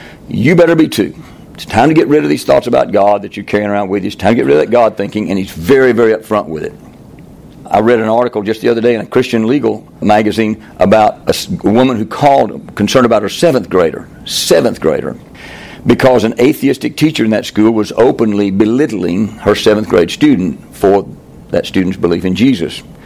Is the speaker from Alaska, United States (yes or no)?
no; Tellico Plains, Tennessee, United States; I mean, I was raised in Teleco Plains, guys.